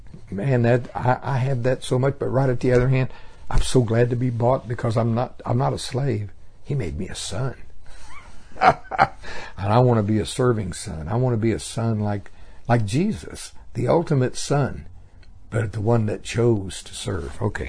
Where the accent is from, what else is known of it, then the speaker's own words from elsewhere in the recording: Oklahoma, United States; I'm not a scared. I'm from Oklahoma.